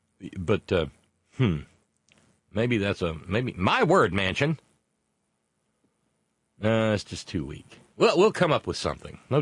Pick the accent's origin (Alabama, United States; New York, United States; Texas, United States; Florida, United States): Alabama, United States; A long time ago, growing up in Alabama